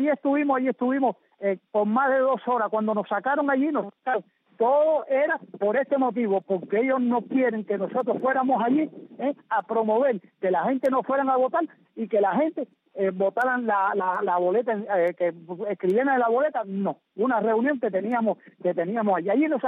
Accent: Cuba; yo soy cubano, y en el carnet este, cubano de nacimiento, no me prohíbe yo moverme en ningún lado de la isla, porque es mi misma Cuba

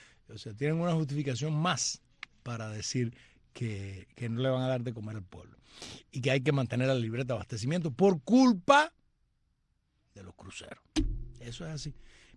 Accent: Cuba; now in Germany; Soy una cubana para el bien y no para el mal.

